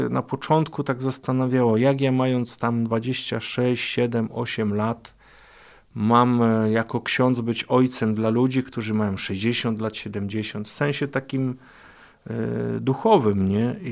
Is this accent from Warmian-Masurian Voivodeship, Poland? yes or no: no; Kalisz, Greater Poland Voivodeship, Poland; born there; urodziłem się w Kaliszu